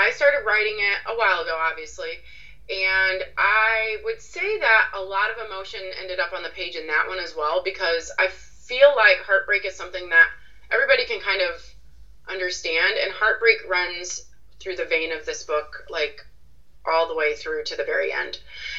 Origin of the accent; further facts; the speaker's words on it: Valparaiso, Indiana, United States; So I grew up outside of Chicago in Northwest Indiana.